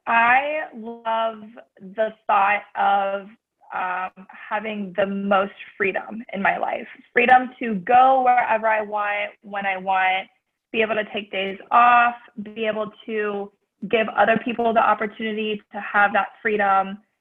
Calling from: Florida, United States; I am tuning in from Palm Beach County, Florida.

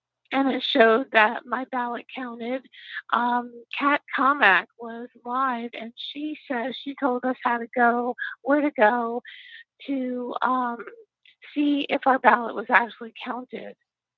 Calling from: Port St. Lucie, Florida, United States; 14 Lucy, Florida.

